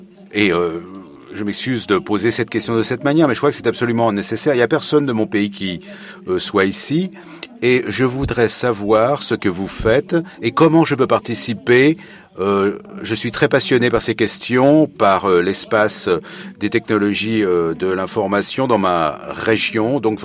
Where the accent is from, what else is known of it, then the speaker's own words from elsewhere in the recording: South Africa; je suis d'Afrique du Sud. Et je suis boursière, je suis fellow pour la première fois